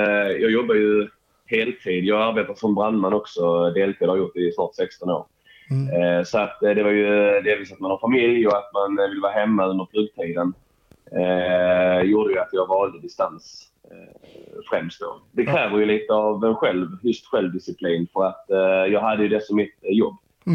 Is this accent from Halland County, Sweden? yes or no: no; Helsingborg, Skåne, Sweden; Ja, omkring Helsingborg är jag uppvuxen.